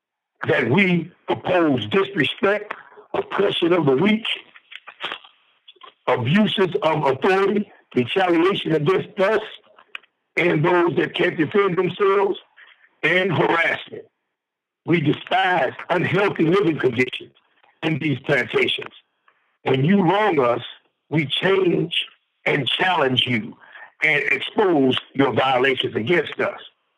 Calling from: Indiana, United States; I'm an Indiana political prisoner. I am calling in from Wabash Valley Correctional Facility located in Indiana.

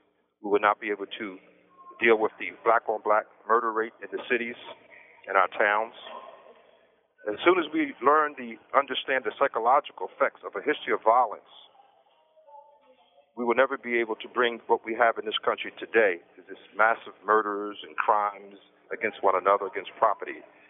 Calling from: Pennsylvania, United States; I'm calling from Pennsylvania from the new prison called Phoenix.

